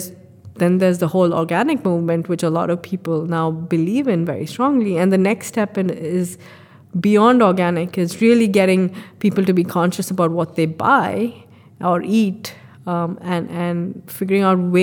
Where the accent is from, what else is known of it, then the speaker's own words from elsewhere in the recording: India; So as an Indian, I can't imagine aspiring to a 15% or a 30% for nature.